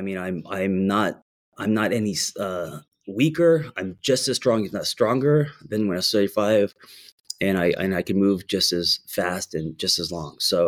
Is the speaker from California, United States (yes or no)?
yes; Los Angeles, California, United States; especially growing up in Los Angeles and being a screenwriter